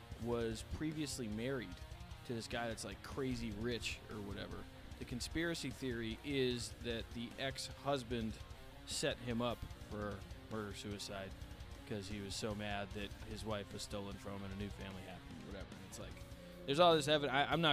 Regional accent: Orange, Massachusetts, United States; I'm from Orange.

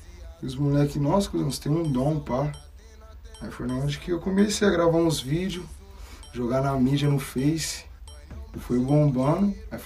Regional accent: Diadema, São Paulo, Brazil; now in Arujá, Brazil; Vim lá de São Bernardo, de Diadema. Tudo começou lá. Rimando na escola e nos becos. Aí de lá, fui parar em Arujá.

